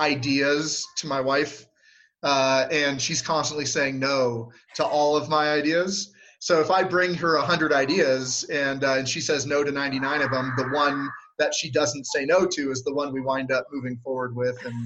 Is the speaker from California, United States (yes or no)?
yes; California, United States; We decided to move up here. I'm from Southern California.